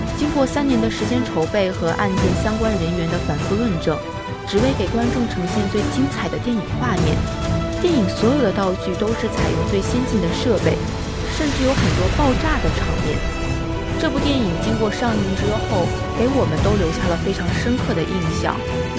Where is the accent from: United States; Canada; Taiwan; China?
China; 身为一个中国人，我就觉得自己真的是太骄傲了